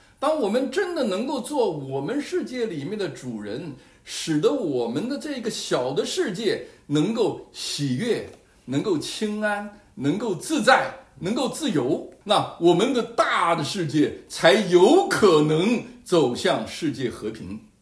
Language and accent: Chinese; United States; Chinese is a second language; 作为一个美国人，我从来不忌讳要直接的指出这一点